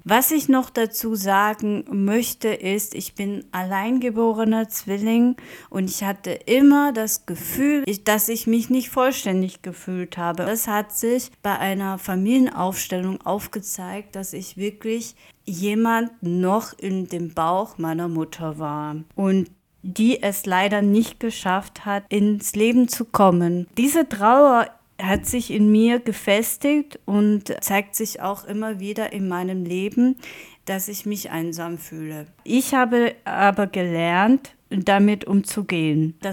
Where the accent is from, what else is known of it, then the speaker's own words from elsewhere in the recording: Baden-Württemberg, Germany; also born or lived in Lower Saxony; Und ich bin 1982 in Niedersachsen geboren und in Baden-Württemberg aufgewachsen.